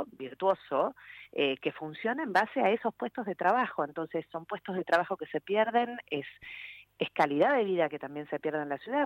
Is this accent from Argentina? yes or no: yes; Ushuaia, Tierra del Fuego, Argentina; Cuando yo era muy chica, nací en Ushuaia, mi papá venía con el cajón de mandarinas